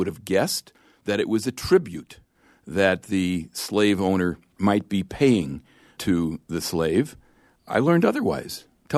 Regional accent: Chicago, Illinois, United States; I come from Chicago originally, and during the time I lived there, one of the mayors was Harold Washington

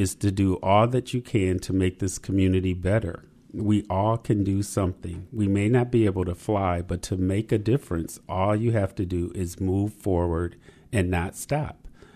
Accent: Grand Rapids, Michigan, United States; Yes, I was born and raised in Grand Rapids, interestingly enough, right across the street from Martin Luther King Park.

